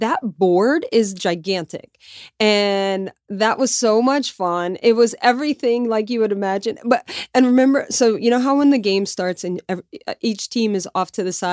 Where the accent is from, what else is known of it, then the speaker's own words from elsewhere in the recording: Lafayette, Louisiana, United States; moved away as an adult; now in New York City, United States; So I, as you know, Mark, born and raised in Louisiana and lived there till I was 25, then moved to New York City. So there is a Yankees player that's from my hometown in Lafayette, Louisiana.